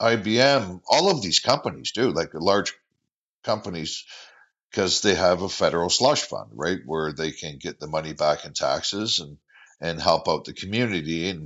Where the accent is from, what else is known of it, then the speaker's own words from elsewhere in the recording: Canada; I am Canadian. I was born here, but my father wasn't, right?